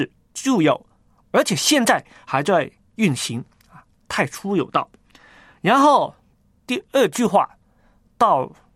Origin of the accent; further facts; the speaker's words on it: China; 神一直关心我们中国人